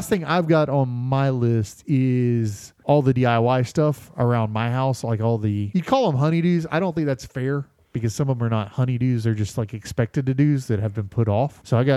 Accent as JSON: {"language": "English", "region": "Florida", "country": "United States", "tie": "born or raised there", "said": "Growing up in Central Florida, spring training's a big deal"}